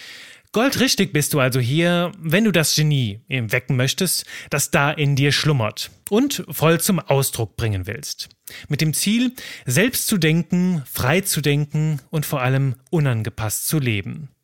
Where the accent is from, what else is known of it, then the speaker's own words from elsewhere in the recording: Belgium; now in Cologne, Germany; Ich bin 32 Jahre alt und die Stimme hinter diesem Podcast. Ich bin Belgier und liebe ganz klischeemäßig Fritten, Schokolade und Bier. Und heute lebe ich im schönen Köln